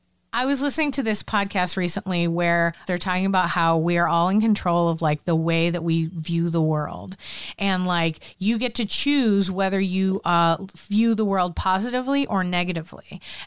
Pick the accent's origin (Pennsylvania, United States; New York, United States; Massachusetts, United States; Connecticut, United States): Massachusetts, United States; Boston; I mean, I'm from Boston originally, and I don't know if you know anything about Boston, but the motto is, you think you're better than me?